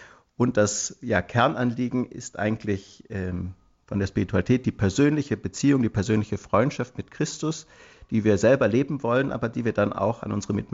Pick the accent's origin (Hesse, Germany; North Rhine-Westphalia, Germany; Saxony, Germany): Hesse, Germany; Bad Homburg; also born or lived in Frankfurt; Genau, im schönen Taunus.